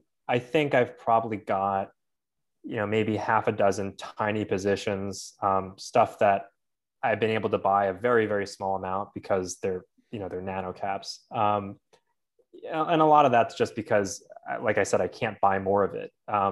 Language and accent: English; United States; Well, you know, the funny thing is that I still love Canada. I'm an American.